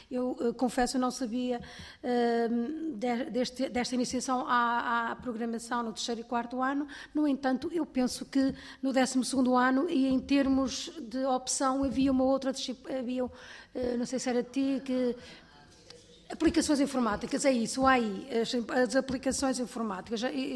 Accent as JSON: {"language": "Portuguese", "region": "Norte", "country": "Portugal", "said": "no Norte, eu venho do Norte"}